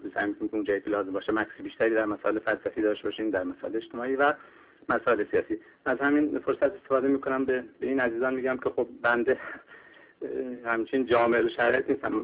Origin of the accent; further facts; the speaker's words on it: Iran; من همواره خودم به عنوان یک ایرانی بسیار سپاسگزار بودم